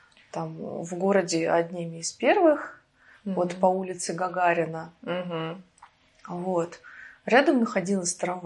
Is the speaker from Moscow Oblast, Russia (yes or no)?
yes; Kolomna, Moscow Oblast, Russia; born there; Ну, родилась я в городе Коломна.